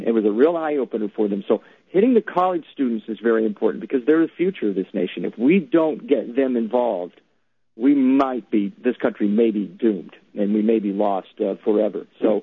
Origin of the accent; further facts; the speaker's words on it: Arizona, United States; and now here, of course, in Arizona, my home state.